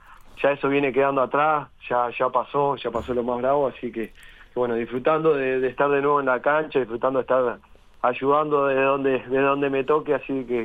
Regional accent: Florida, Uruguay; now in Montevideo, Uruguay; yo soy de Florida y tenía la mutualista allá.

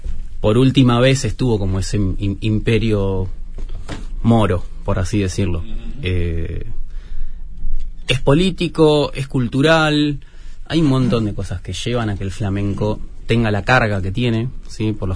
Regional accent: Gutiérrez, Buenos Aires Province, Argentina; Yo soy de Gutiérrez, un pueblito que queda entre Capital Federal y La Plata.

